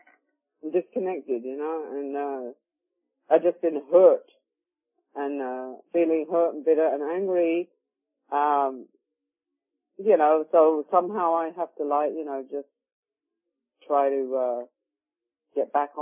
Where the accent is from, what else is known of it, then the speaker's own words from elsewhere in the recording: England, United Kingdom; growing up in England